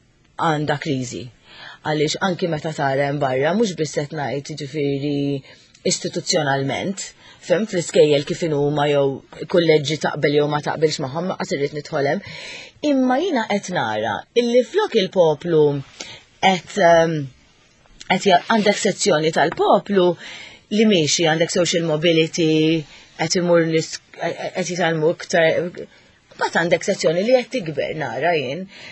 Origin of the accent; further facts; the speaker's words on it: Southern Region, Malta; Jiena wkoll niġu minn naħat isfel ta' Malta, però din li ngħidu I'm proud